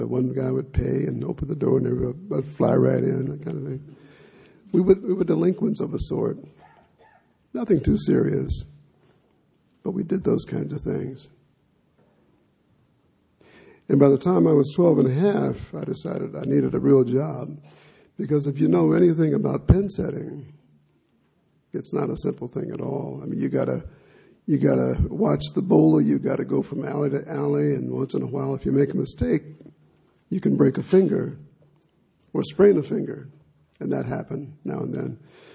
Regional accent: South Bend, Indiana, United States; And I grew up in South Bend, on the streets of South Bend, Indiana. I was a street kid in many ways.

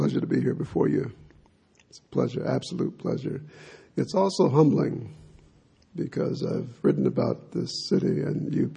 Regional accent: South Bend, Indiana, United States; And I grew up in South Bend, on the streets of South Bend, Indiana. I was a street kid in many ways.

